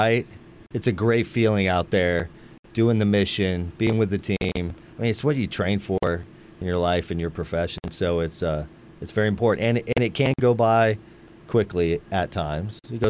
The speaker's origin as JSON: {"language": "English", "region": "California", "country": "United States", "tie": "born or raised there", "said": "some of the places I grew up with in California."}